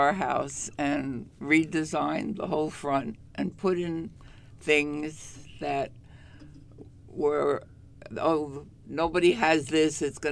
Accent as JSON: {"language": "English", "town": "Bronx", "region": "New York", "country": "United States", "tie": "born or raised there", "said": "I mean, growing up in the Bronx, I knew, you know, what a tree looked like and such."}